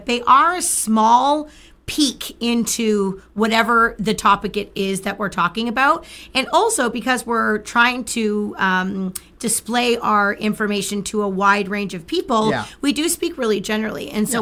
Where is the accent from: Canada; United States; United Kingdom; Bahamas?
Canada; Ontario; but we are from Canada. We're from Ontario, Canada. So our in-person facility is here in Flamborough, Ontario.